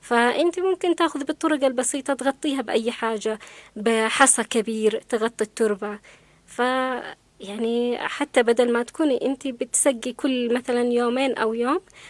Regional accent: Yemen

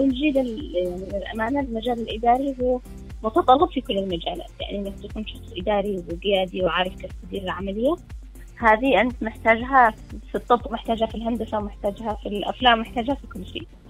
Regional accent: Sanaa, Amanat Al Asimah, Yemen; now in Aden, Yemen; أول ما جيت عدن هي كانت فترة شوية صعبة في البداية, خاصة أنا جيت من صنعاء وهنا كانت شوية حساسية.

